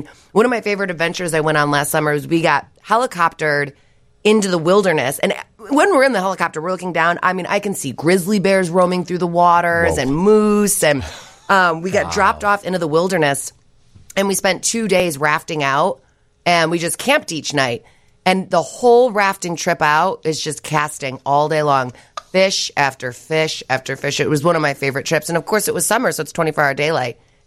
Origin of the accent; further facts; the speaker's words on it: Barrington, United States; I'm from Barrington, and we grew up in a house surrounded by wood